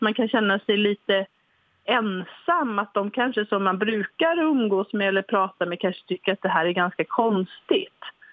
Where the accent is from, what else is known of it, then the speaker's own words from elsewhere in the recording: West Coast, Sweden; i min kommun där jag växte upp på västkusten så har det blivit ett stort engagemang